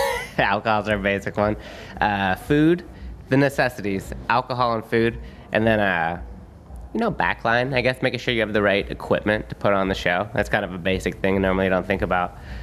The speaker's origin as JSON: {"language": "English", "region": "Pacific Northwest", "country": "United States", "said": "That, we're all from the Pacific Northwest, so we feel right at home here, the weather and everything."}